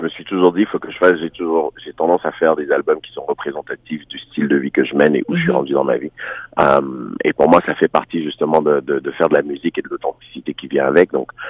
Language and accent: French; Côte d’Ivoire; born there; je suis né en Côte d'Ivoire, je suis originaire du Togo